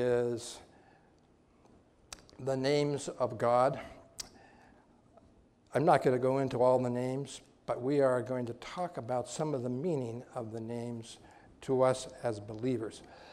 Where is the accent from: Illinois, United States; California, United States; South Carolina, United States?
California, United States; We are from Northern California. We go to the Hayward Church.